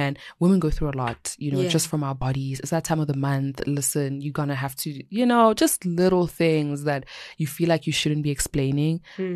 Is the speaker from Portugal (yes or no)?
no; South Africa; and I'm a South African babe. Like, I speak all these languages.